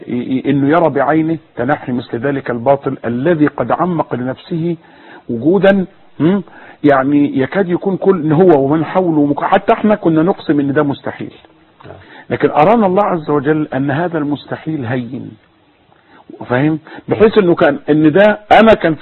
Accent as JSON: {"language": "Arabic", "country": "Egypt", "said": "احنا عندنا في مصر اتخلع كده زي ما يكون زرار ساقط"}